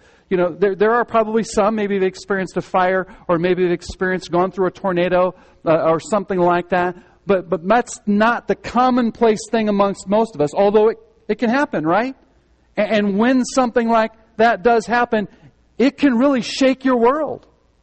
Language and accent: English; Midwest, United States; I grew up in the Midwest. We kind of moved around a little bit, but both of us, very Midwestern.